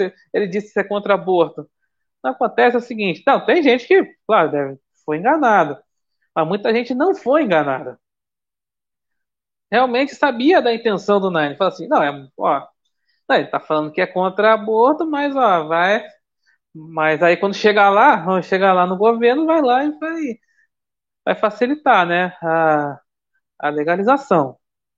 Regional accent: Brazil; Eu sempre sou brasileiro, pô, mas eu sou rodando a paga.

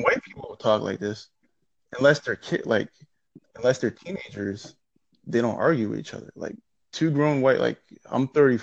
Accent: Jamaica; And I'm Jamaican, the Caribbean, okay?

